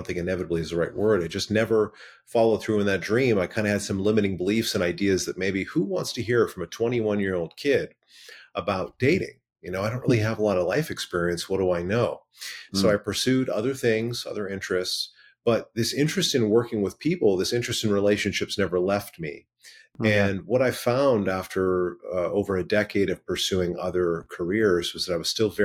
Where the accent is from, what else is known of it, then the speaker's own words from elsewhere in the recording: Vancouver, British Columbia, Canada; Today I'm in Arizona, but I'm based in Vancouver, BC, Canada. Proud Canadian on the West Coast.